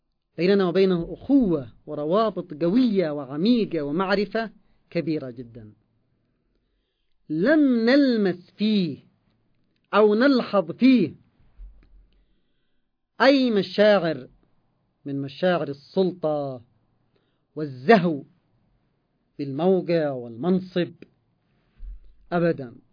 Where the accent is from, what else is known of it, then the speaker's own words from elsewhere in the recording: Yemen; يعني من التعبيرات المحلية في بلدنا اليمن